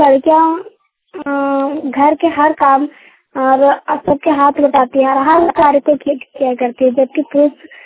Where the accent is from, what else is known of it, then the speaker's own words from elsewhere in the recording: Ghumna, Jharkhand, India; ग्राम घूमना पोस्ट पसवा थाना जयनगर जिला कोडरमा की निवासी हूँ।